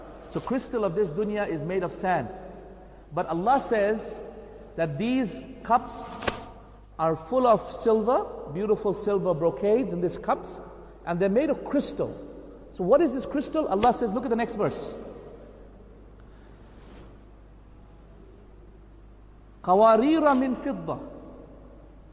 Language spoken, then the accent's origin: English; Australia; you know, I'm from Australia